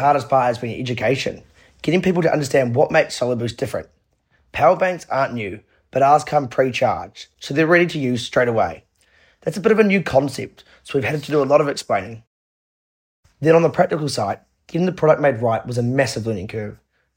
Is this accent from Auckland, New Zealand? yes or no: no; Hawke's Bay, New Zealand; I'm originally from Hawke's Bay up north.